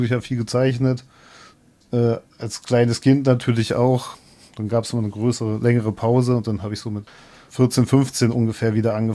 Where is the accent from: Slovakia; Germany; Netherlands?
Germany; Berlin; Naja, also ich bin ja aus Berlin übergesiedelt